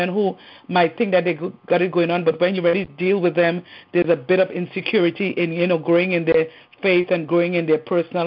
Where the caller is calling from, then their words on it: West Hempstead, New York, United States; I'm calling from Long Island.